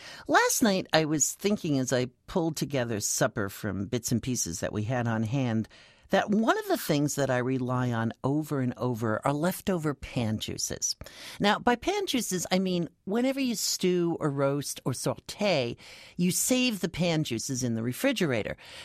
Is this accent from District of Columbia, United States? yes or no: no; New York, United States; remember, I'm from New York